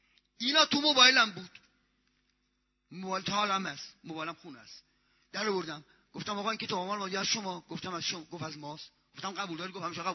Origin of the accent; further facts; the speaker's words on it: Isfahan, Iran; گفتم لشک چه دروغ بگم، بچه اصفهانم من